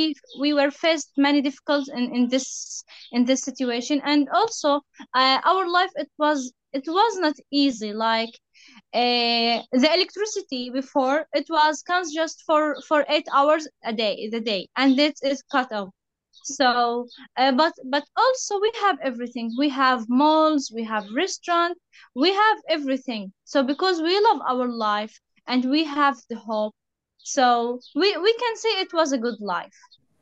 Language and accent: English; Gaza Strip, Palestine; English is a second language; I'm in the north, but at the first days, we evacuated to Rafah. We have some relatives here.